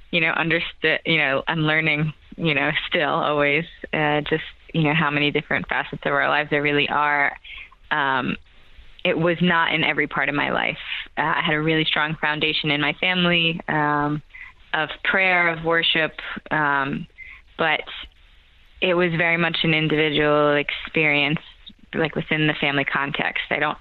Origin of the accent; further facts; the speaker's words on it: Queens, New York, United States; also born or lived in Brooklyn; So I was born in Brooklyn, where I went to Mary Queen of Heaven, and then I moved in at the end of second grade. So I started third grade at St. Francis de Sales in Rockaway in Queens